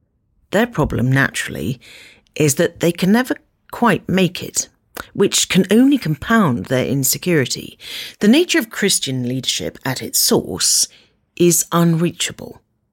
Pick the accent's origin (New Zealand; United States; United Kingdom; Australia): United Kingdom; Bristol, South West England; I've supported United alongside my hometown team, Bristol City, ever since the days of George Best, Bobby Charlton and Dennis Law.